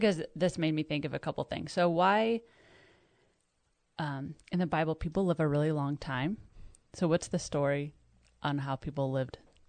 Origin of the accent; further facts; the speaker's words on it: Kansas, United States; I'm from Kansas, so everyone, you know.